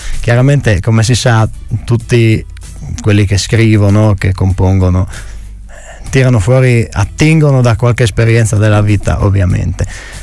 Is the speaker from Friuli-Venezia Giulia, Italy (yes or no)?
yes; Bordano, Friuli-Venezia Giulia, Italy; also born or lived in Gemona; io sono di Bordano, mezzo e mezzo, mezzo Bordano, mezzo Gemona, gli altri sono quasi tutti di Gemona, a parte due di Artegna.